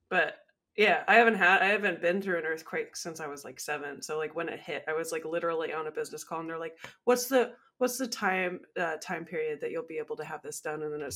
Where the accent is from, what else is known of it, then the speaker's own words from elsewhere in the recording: Guam; So yeah, I grew up in Guam